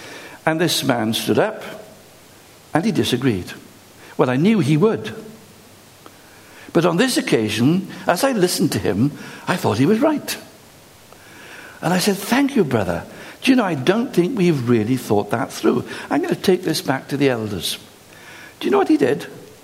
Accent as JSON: {"language": "English", "region": "Wales", "country": "United Kingdom", "said": "Well, I'm Welsh and very proud of it."}